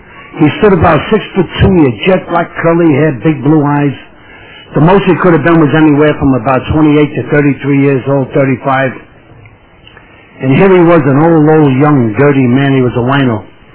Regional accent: New York, United States; And I come from New York. I come from the Upper East Side, in an area called Yorkville. Mostly immigrants, I'm first generation, hard-working people, hard drinkers.

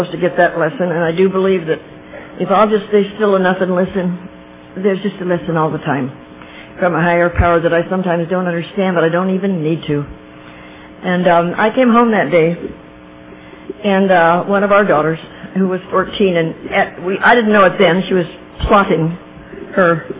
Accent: Oceanside, California, United States; And I'm from Oceanside, which is about 30 miles north of San Diego.

